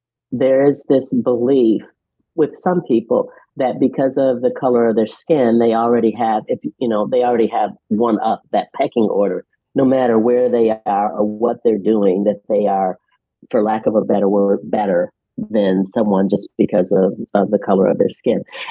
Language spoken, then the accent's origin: English; Midwest, United States; So I'm a Midwesterner, and Midwesterners can pick out Midwesterners.